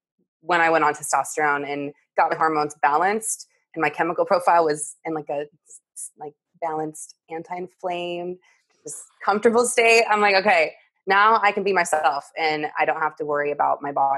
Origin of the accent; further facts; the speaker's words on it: Indiana, United States; And I'm from Indiana where it's like, no, like it's reefer madness, like very throwback, like old school beliefs